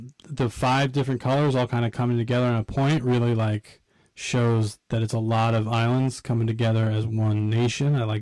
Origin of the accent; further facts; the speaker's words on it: New Jersey, United States; we've talked about my hatred for the flag of my home state of New Jersey.